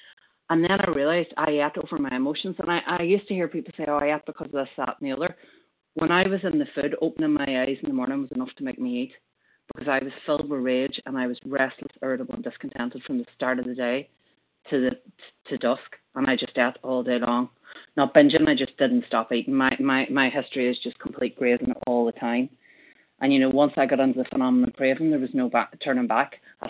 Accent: Ireland; now in United Kingdom; recovered, not cured, compulsive overeater. I'm Irish, living in the UK.

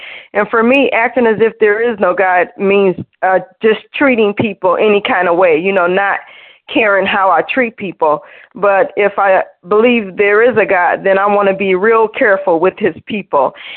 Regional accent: Cleveland, Ohio, United States; I'm from Cleveland, and I'm a recovered compulsive overeater.

